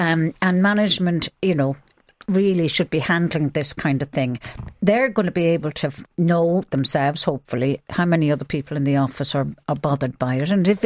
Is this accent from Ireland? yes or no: yes; Ireland; because we're all Irish Catholics.